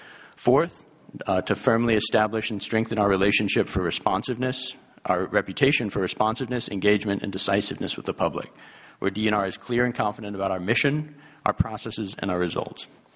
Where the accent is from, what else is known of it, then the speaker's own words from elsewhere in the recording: Anchorage, Alaska, United States; I grew up in Anchorage, and I've lived there almost all my life, aside from going outside for college and law school